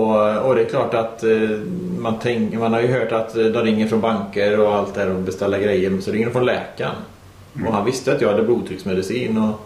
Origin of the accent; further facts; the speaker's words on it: Lidköping, Västra Götaland County, Sweden; Jag kommer ju från Lidköping från början. Ja. Jag kom hit när jag började gymnasiet.